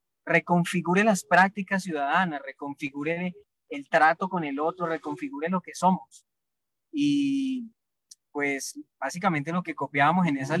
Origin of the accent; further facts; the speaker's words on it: Cali, Valle del Cauca, Colombia; porque somos caleños, porque somos colombianos, por todo lo que pueda implicar, porque estamos jóvenes.